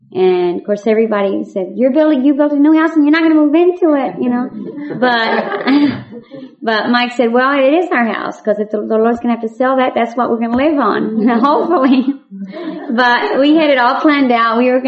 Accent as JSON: {"language": "English", "country": "Mexico", "tie": "born or raised there", "said": "I grew up in Mexico, so I'm fluent in Spanish"}